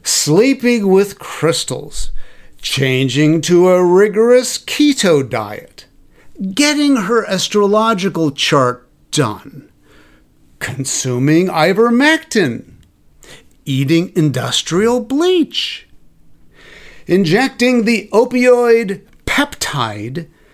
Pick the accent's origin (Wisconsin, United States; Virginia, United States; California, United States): California, United States; Okay, I'm a mystic from California.